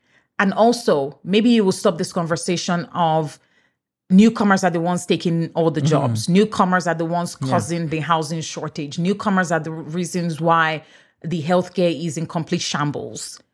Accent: Nigeria; first language English; Even though I'm Nigerian, English is my first language. English is all we speak in Nigeria. English is all I have spoken.

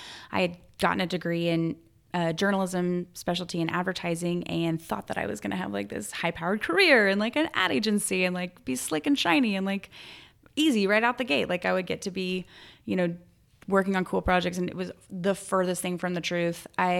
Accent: Oklahoma, United States; now in New Orleans, United States; I grew up in Oklahoma, and I love Oklahoma. It's a great place to grow up

